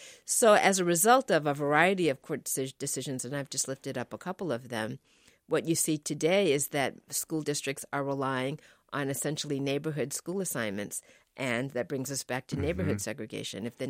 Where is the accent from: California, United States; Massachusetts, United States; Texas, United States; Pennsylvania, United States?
Massachusetts, United States; Boston; I grew up in Massachusetts, in Boston, where there was court-ordered school desegregation